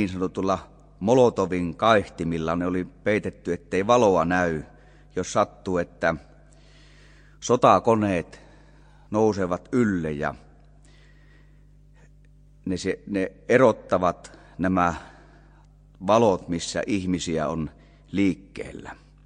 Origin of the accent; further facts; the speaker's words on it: North Ostrobothnia, Finland; minä lueskelin oman kotipaikkakuntani kristillisyyden historiaa ja siellä kerrottiin sellainen tapaus sodan ajalta, kun ei voitu paljon pitää seuroja, niin sitten oli tullut semmoinen mahdollisuus siellä Salon päässä, Oulun Salossa